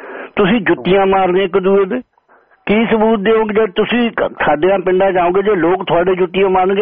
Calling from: Banga, Punjab, India; ਮੇਰਾ ਇਲਾਕਾ ਬੰਗਾ ਹੈ, ਮੈਂ ਖਬਰ ਸੁਣੀ ਆ ਕਿ ਸਾਡੇ ਜੋ ਮੌਜੂਦਾ ਐਮ ਐਲ ਏ ਕਾਂਗਰਸ ਦੇ ਹੈਗੇ ਤਰਲੋਚਨ ਸਿੰਘ

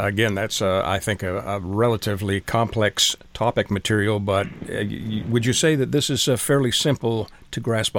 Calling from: United States; I am calling from the United States

